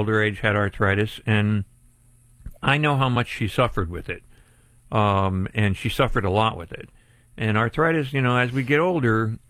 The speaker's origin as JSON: {"language": "English", "country": "Poland", "said": "When I was growing up, my mom loved to dance. We're from Poland."}